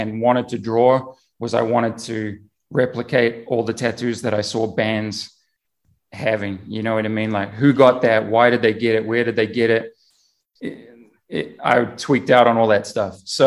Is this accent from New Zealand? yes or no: yes; New Zealand; also born or lived in Australia; having a sheep as a girlfriend growing up in New Zealand, you know